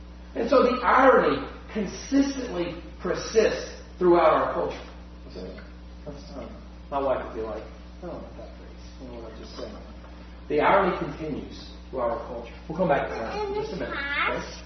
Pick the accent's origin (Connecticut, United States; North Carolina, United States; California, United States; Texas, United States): North Carolina, United States; Now, I'm from North Carolina. This is South Carolina. Okay? South Carolina. But I'm from North Carolina.